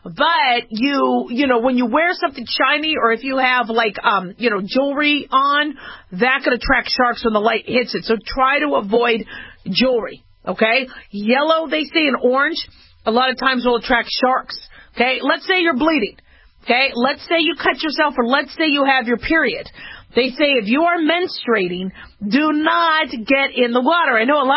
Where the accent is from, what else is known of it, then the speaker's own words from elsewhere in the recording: California, United States; born there; I was born in California